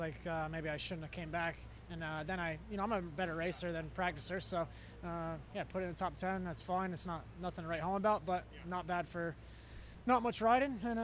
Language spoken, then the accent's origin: English; New York, United States; moved away; You know, Unadilla is more home race because I'm from New York. But I never raced there growing up.